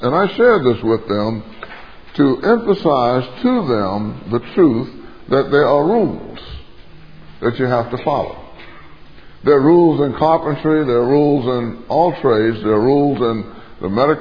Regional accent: the South, United States; I was born and raised in the South, and I know what persecution is all about.

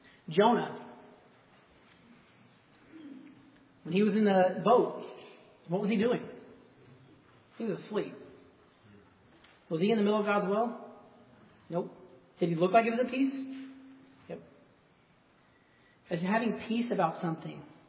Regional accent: Alabama, United States

